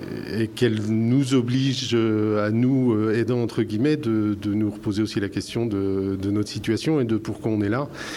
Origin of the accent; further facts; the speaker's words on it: Calais, Hauts-de-France, France; je suis de Calais